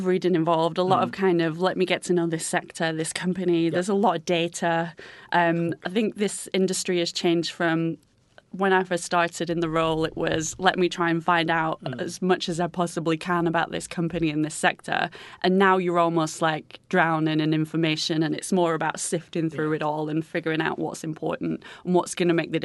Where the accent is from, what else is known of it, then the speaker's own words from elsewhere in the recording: North West England, United Kingdom; So I'm from Lancashire originally, and we don't really have investment management there or investment banks.